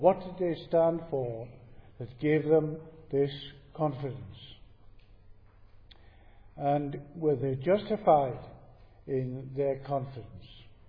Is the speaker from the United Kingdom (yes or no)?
yes; Gateshead, North East England, United Kingdom; moved away as an adult; now in Northern Ireland, United Kingdom; although I come from Northern Ireland to here, originally I'm from Gateshead, so I am from the northeast